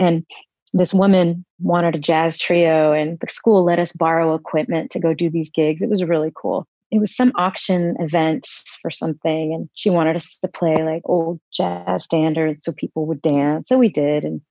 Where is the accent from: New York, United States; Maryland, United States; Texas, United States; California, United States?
Texas, United States; I loved growing up in Texas. It was a good place to grow up.